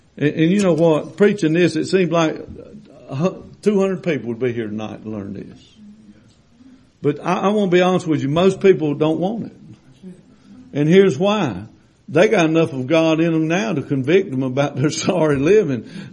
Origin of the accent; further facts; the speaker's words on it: South Carolina, United States; I grew up in South Carolina and I don't like getting cold.